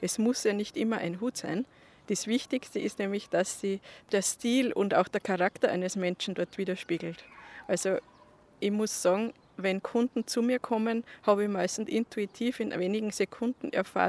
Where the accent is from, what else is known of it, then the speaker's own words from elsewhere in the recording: Austria; Ich mache so Blütenkränzchen auch, die auch die Bräute verwenden oder bei uns in Österreich zur Tracht zu diesen trachtigen Outfits dann.